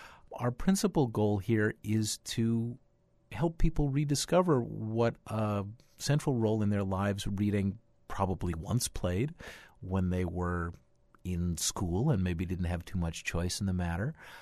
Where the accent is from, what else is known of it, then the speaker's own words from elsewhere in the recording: California, United States; I'm a Californian too.